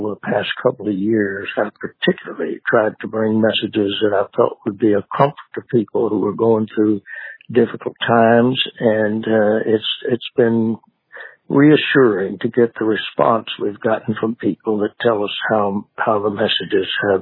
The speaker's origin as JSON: {"language": "English", "town": "Lexington", "region": "Kentucky", "country": "United States", "tie": "born or raised there", "said": "And soon after, we added a station in my hometown of Lexington, Kentucky"}